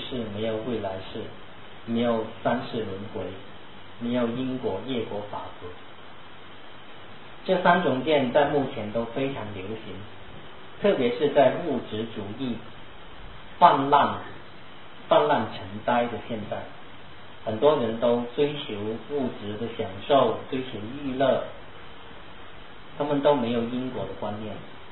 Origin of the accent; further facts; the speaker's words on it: China; 中华民族，我们中国人很多认为的